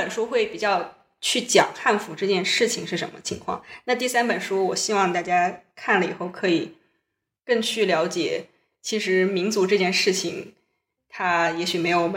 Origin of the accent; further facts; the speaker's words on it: China; 我们中国人呢还是比较喜欢管人家闲事的